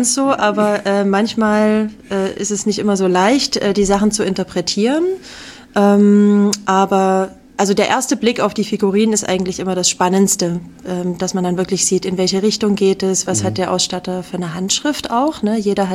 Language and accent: German; Radebeul, Saxony, Germany; now in Memmingen, Germany; Ich komme ursprünglich aus Radebeul bei Dresden.